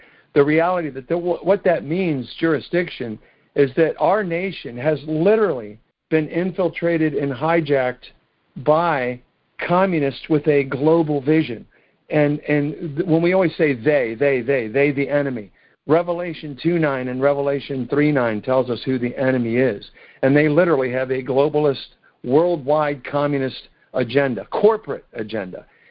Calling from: Miami, Florida, United States; I'm calling from Miami, Florida.

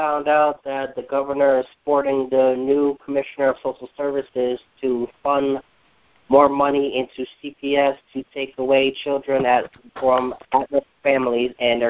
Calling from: Newburgh, New York, United States; from Newburgh, New York, and Orange County.

